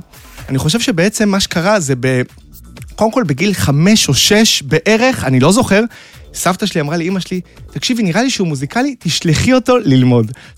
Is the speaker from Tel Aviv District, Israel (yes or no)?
yes; Bnei Brak, Tel Aviv District, Israel; born there; נולדתי בבני ברק.